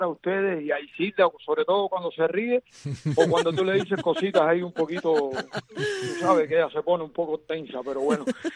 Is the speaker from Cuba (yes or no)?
yes; Cuba; moved away; cuando salí de Cuba en el 92